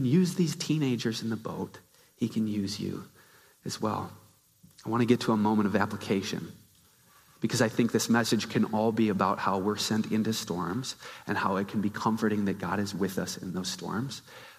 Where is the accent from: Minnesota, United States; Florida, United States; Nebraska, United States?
Minnesota, United States; And for me as a Minnesotan, it's an easy picture for me to think about